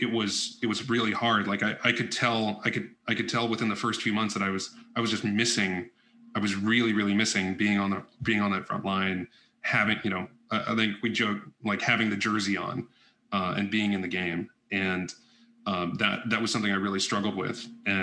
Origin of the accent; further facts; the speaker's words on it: Indiana, United States; You know, like, I'm from Indiana, man.